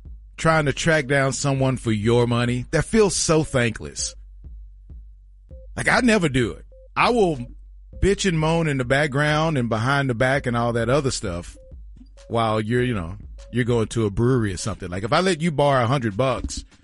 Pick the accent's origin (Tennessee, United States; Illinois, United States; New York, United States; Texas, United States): Texas, United States; But with me growing up in Texas, I feel like kind of an expert.